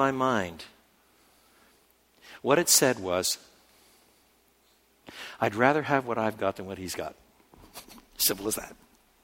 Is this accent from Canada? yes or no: yes; Canada; And I said, you know, I'm a Canadian. I'm a foreigner.